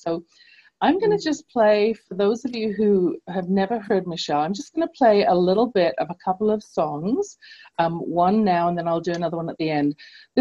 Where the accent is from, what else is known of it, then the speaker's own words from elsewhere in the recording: London, England, United Kingdom; Yay, London, England, my hometown.